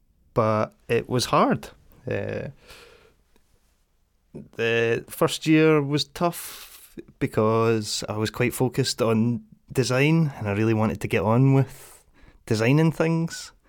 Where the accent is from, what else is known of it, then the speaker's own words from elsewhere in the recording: Livingston, Scotland, United Kingdom; So yeah, from growing up in Livy, I moved up to Dundee to go to uni and go to Duncan & Jorgensen.